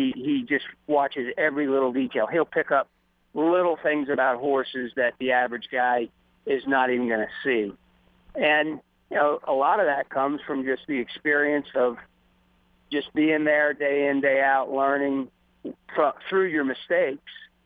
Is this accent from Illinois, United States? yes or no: no; Miami, Florida, United States; also born or lived in California; got my career started in like end of 78 in Florida, where I grew up in Miami, and then straight out to California.